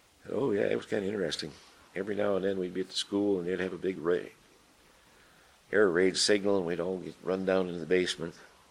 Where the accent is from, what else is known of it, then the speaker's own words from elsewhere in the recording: Fairbanks, Alaska, United States; born there; Oh, yeah, I was born in St. Joseph's Hospital, the old place.